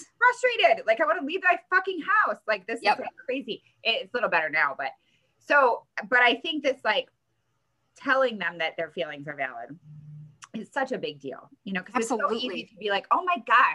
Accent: Michigan, United States; I'm from Michigan. You're in Wisconsin.

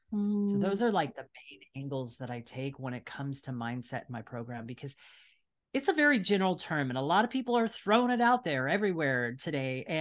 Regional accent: San Diego, California, United States; I am actually from San Diego, California, so Southern California, United States.

